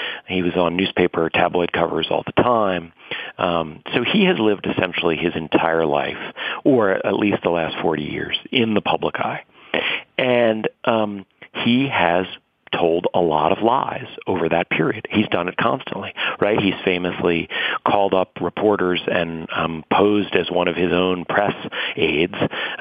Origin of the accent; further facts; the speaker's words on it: New York City, New York, United States; I'm 44 years old. I grew up in and around New York City.